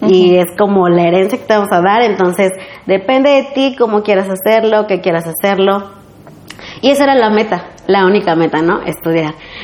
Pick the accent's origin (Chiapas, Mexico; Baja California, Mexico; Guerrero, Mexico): Guerrero, Mexico; Ayutla; soy originaria de Guerrero, específicamente del municipio de Ayutla, en la Costa Chica.